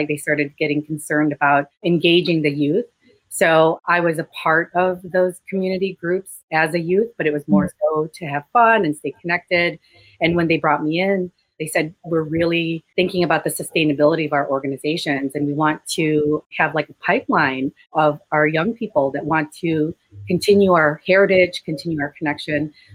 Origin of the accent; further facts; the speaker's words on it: Chicago, Illinois, United States; I grew up in Chicago, like right in the heart of the city. I just moved out actually to the suburbs when I was an adult.